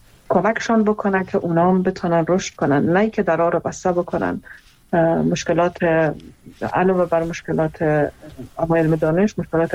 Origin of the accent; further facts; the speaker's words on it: Iran; خودم در ایران بزرگ شدم و اونجا درس خوندم